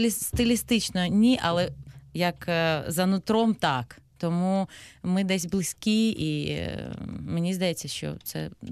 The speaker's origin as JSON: {"language": "Ukrainian", "country": "Armenia", "moved": "yes", "lives_now": "Kharkiv, Ukraine", "said": "я вірменка, і мені взагалі дуже близька ця тема, тому що ми пережили часи, як ми опинились в Україні."}